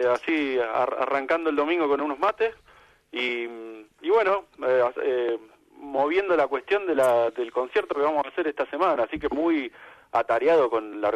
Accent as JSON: {"language": "Spanish", "town": "Haedo", "region": "Buenos Aires Province", "country": "Argentina", "tie": "born or raised there", "said": "Yo me crié en Aedo y me la pasaba arriba de ese tren"}